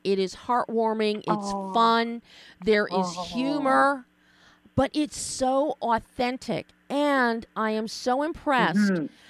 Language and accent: English; Philadelphia, Pennsylvania, United States; I'm from Philly. I'm from Philly. Believe me, I know colonial America.